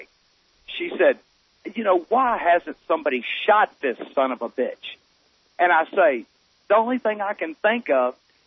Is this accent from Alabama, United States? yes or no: yes; Mobile, Alabama, United States; Now, I'm from Mobile, Alabama, and I remember, you know, all through high school, we'd skip school and go down to the to Dauphin Island and lay out on the beach